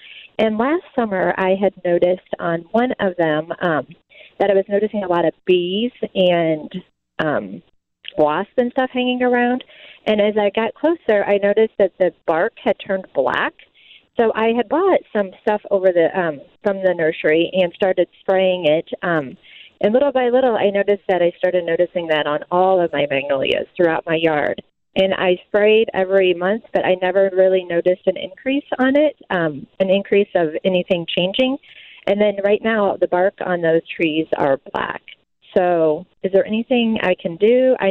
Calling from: Chesterfield, United States; I'm calling from Chesterfield, and I have a question.

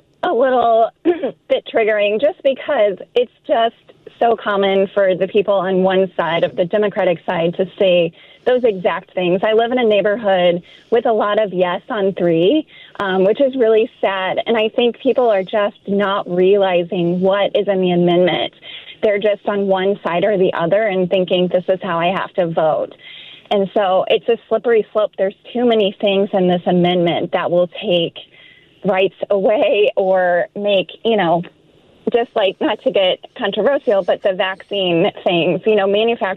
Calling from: St. Charles, United States; Good morning. I'm calling from St. Charles.

